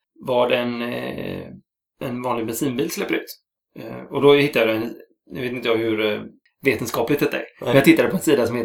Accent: Gothenburg, Västra Götaland County, Sweden; Det känns som att som göteborgare då så blir man lite patriotisk.

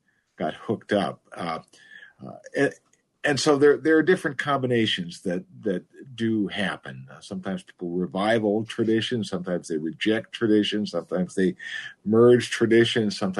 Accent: Rice Lake, Wisconsin, United States; I grew up in Rice Lake with plenty of Norwegians around there.

